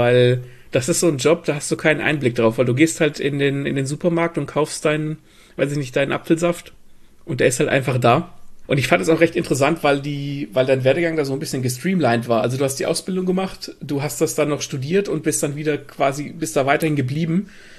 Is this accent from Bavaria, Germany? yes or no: no; Gelnhausen, Hesse, Germany; born there; Ich bin geboren in Gelnhausen.